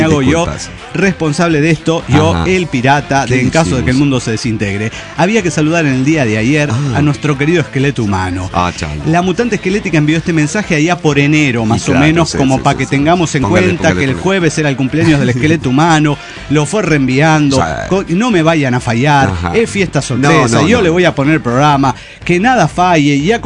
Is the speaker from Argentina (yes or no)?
no; Riobamba, Chimborazo, Ecuador; desde la ciudad más fría de Ecuador. Sí, ya lo saben, es Riobamba, más conocida como Friobamba.